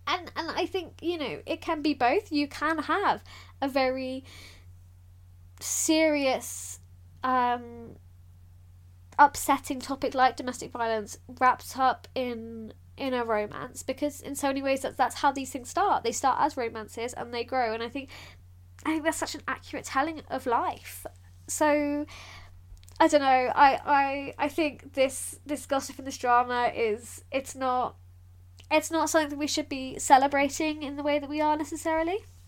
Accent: London, United Kingdom; I'm from London. I haven't yet been to America. I've certainly never been to Alabama.

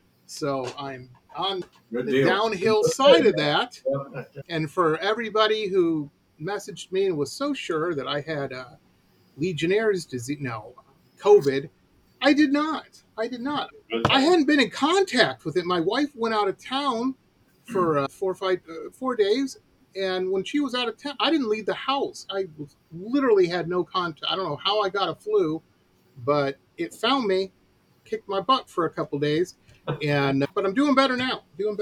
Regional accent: Detroit, Michigan, United States; I grew up in Metro Detroit, and I've never been in the music business.

